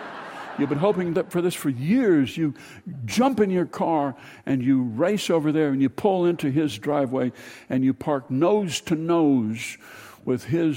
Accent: Minnesota, United States; You're never, ever, when you say, I'm from Minnesota, going to hear people say, oh, they have a number of theaters there, don't they?

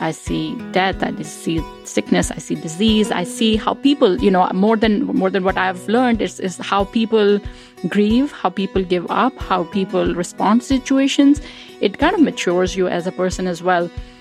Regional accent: Pakistan; now in Iowa City, United States; So I grew up in Pakistan, and mortgage is not available over there generally to people.

